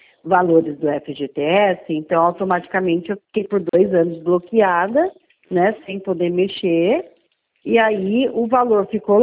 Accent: São Paulo, Brazil; É, interior de São Paulo.

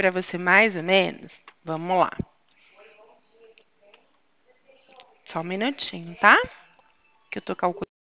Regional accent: Porto Ferreira, São Paulo, Brazil; sou do Banco Safra. Eu sou de Porto Ferreira, São Paulo.

